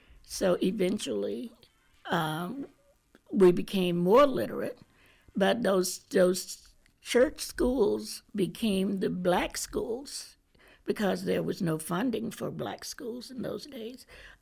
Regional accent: Temple, Georgia, United States; moved away as an adult; I was born and raised here in Carroll County, 1947, the good old days. I was born and raised in Temple. My family were sharecroppers from the time I was born until I left home in 1965 when I graduated from Carver High. I went out west

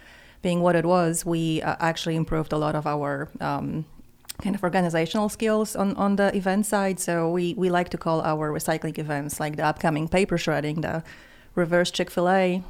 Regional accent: Poland; English is a second language; now in United States; I'm originally from Poland. I moved to the U.S. over 16 years ago, so the accent is not going away.

